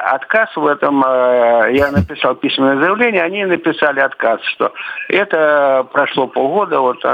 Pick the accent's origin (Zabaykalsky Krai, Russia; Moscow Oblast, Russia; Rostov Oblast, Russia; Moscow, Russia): Rostov Oblast, Russia; Rostov-on-Don; я из Ростова.